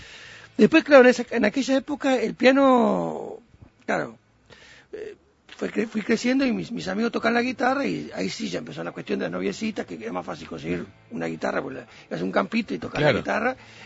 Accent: Montevideo, Uruguay; mi barra, yo soy de Positos

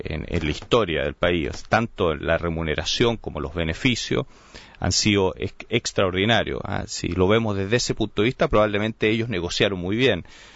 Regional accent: Chile; los socios suecos, finlandeses o chilenos, o yo mismo como chileno

